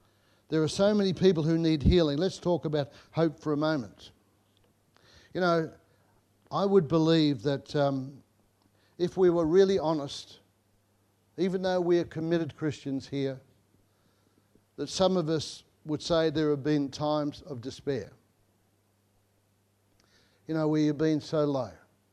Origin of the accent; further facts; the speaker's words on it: Broadmeadows, Victoria, Australia; But I was brought up in Broadmeadows.